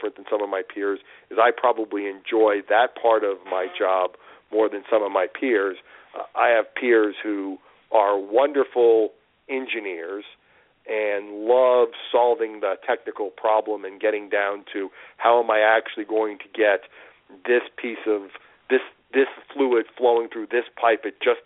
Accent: Florida, United States; because I grew up near Gainesville, I tweet a lot about the Florida Gators

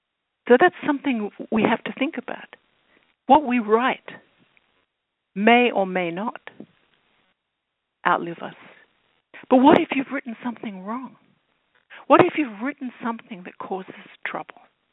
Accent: United Kingdom; accent: British; You hear my accent, it was British originally.

